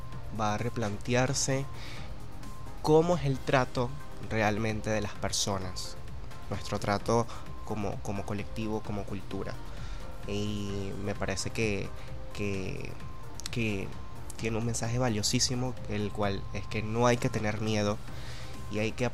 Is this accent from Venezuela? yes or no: yes; Petare, Miranda, Venezuela; Sí, soy de Petare.